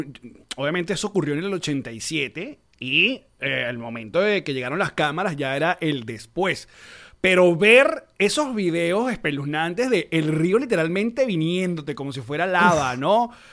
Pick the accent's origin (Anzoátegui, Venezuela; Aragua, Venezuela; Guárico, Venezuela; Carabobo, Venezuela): Aragua, Venezuela; Maracay; Y yo recuerdo muy niño, creo que es la primera idea que tengo de niño de donar cosas, porque bueno, yo soy de Maracay